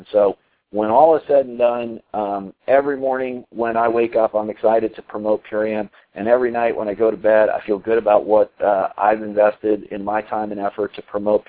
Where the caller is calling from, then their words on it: Colorado, United States; And I'm calling in from Colorado here.